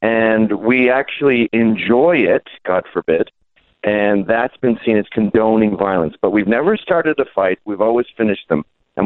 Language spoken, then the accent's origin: English; England, United Kingdom; born there; I was born in England. I only lived there temporarily.